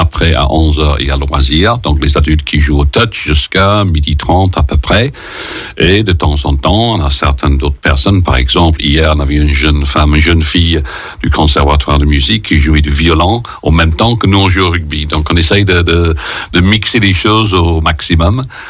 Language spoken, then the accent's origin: French; England, United Kingdom; Oui, je suis anglais